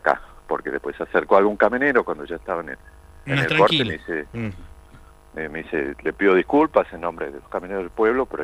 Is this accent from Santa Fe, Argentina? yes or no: no; Salta, Argentina; lo hago como salteño, como argentino que pretende una libre circulación